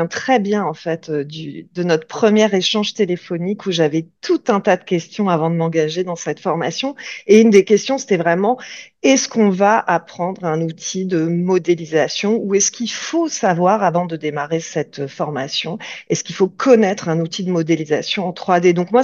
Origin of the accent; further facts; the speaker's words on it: France; moved away as an adult; now in Montreal, Canada; je suis française mais j'habite à Montréal depuis une douzaine d'années à peu près avec mon conjoint et nos 4 enfants.